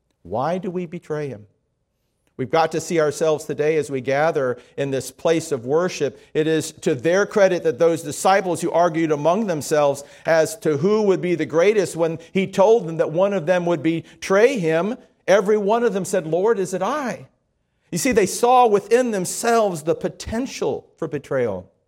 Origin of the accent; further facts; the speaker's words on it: Miami, Florida, United States; I grew up outside of Miami Airport, and we used to be able to go there.